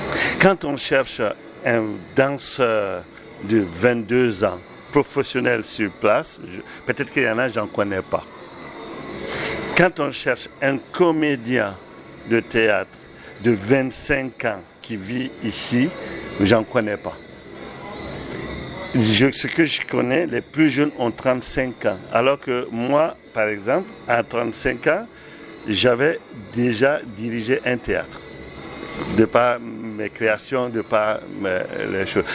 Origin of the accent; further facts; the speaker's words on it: Burkina Faso; Moi, je suis originaire du Burkina Faso.